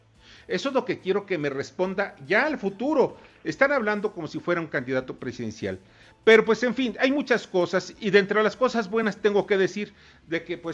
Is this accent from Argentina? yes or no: no; Mexico; ¿cuál es el futuro que me depara como mexicano dentro de la cuarta transformación?